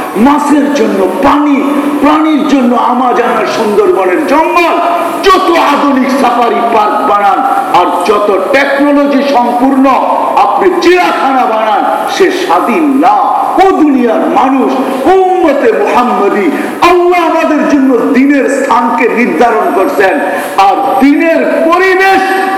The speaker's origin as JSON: {"language": "Bangla", "town": "Noakhali", "region": "Chittagong Division", "country": "Bangladesh", "tie": "born or raised there", "moved": "as an adult", "said": "আমার বাড়ি বাংলাদেশ, আমি তো উর্দু কসকে লেগে পুরা পুরা বাংলায় কতেলে, বাংলাদেশে কোন জায়গায়, নোয়াখালী"}